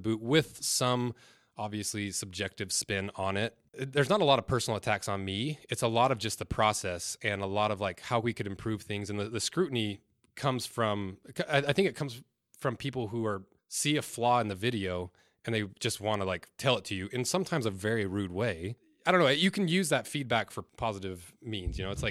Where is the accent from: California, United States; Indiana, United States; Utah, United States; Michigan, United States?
Utah, United States; Mona; yeah, I was raised in Mona, Utah. Cut me some slack. 1,000 people lived in my town.